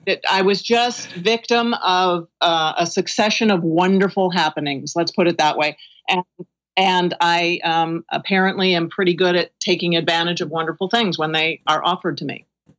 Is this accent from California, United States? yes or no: yes; California, United States; also born or lived in New York; I'm from California and New York.